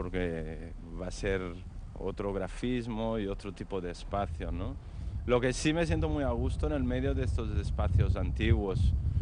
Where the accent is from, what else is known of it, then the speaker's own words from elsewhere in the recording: Barcelona, Catalonia, Spain; now in Bilbao, Spain; Bilbao no se mueve todo esto mucho, pero vengo de Barcelona, que está a reventar